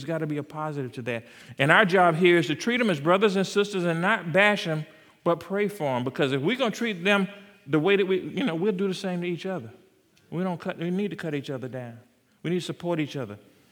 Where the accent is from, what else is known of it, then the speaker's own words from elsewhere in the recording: South Carolina, United States; accent: South Carolina; You might not like my South Carolina accent.